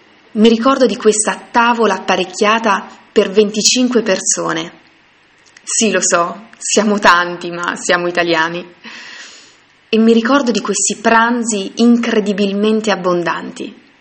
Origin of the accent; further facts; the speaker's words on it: Umbria, Italy; also born or lived in Tuscany; sono italiana. Sono cresciuta in una regione del centro Italia, l'Umbria, ma sono nata in Toscana